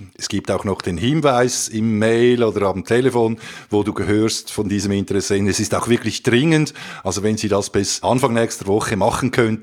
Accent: Switzerland; weil wir sind ja eben Schweizer

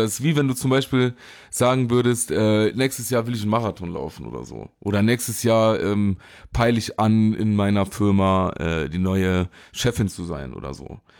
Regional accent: Saarland, Germany; da kann man sagen als Saarländer

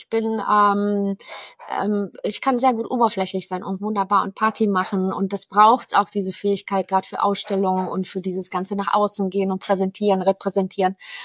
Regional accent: Poland; now in Cologne, Germany; Zu Hause ist für mich Borkum geworden. Zu Hause ist meine Heimat Polen. Zu Hause ist Brandenburg. Zu Hause ist Bad Tölz. Zu Hause ist mein Zuhause hier in Köln.

